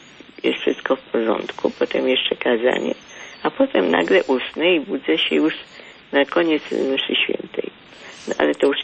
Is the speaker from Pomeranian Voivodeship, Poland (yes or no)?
no; Łódź, Łódź Voivodeship, Poland; Ja jestem z Łodzi.